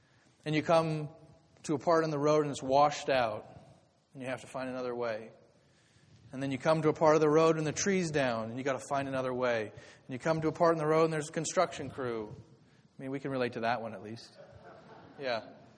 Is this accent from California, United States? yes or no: no; Kansas, United States; now in Pittsburgh, United States; I grew up in Kansas, and I learned to drive in Kansas.